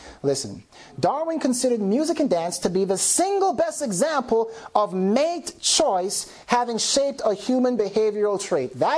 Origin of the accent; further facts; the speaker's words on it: Jamaica; I'm Jamaican, listen.